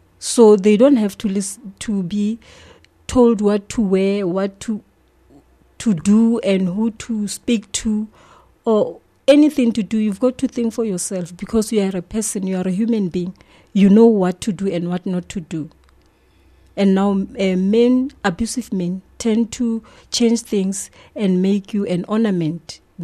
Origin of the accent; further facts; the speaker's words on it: Soweto, Gauteng, South Africa; I'm from Central Western Jabavu in Soweto.